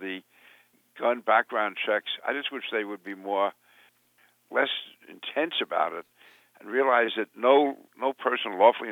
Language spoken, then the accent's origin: English; Queens, New York, United States; I grew up in Sunnyside, Queens, which was in basically Irish and Jewish enclave. It was almost entirely blue collar.